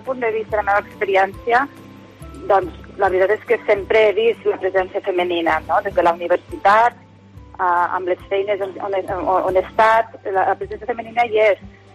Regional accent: Lleida, Catalonia, Spain; also born or lived in Tarragona; jo de fet soc de Lleida, vale? M'he nascut a Tarragona, però als 5 anys vam venir a viure aquí a Lleida i sempre he estat molt en contacte amb el món de la pagesia.

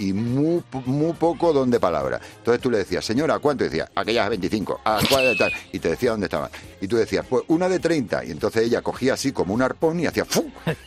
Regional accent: Puertollano, Castilla-La Mancha, Spain; Yo soy de Puerto Llano y en todas las ferias de Castilla-La Mancha

